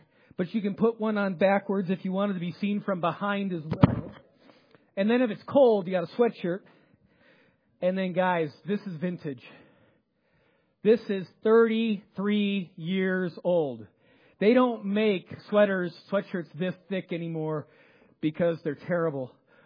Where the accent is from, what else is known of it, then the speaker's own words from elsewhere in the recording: Chicago, Illinois, United States; See, everyone I grew up around in Chicago either went to the University of Illinois, so they were Illini, or they went to Northwestern if you had good enough grades and you're a Wildcat.